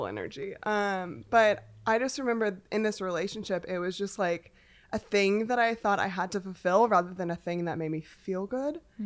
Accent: California, United States; It's weird because I grew up in California and grew up in Orange County specifically, but I didn't have your stereotypical Orange County life.

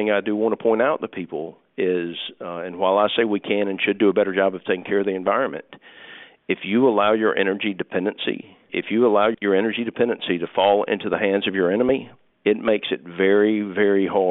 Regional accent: United States; And look, I'm an American. He's my president.

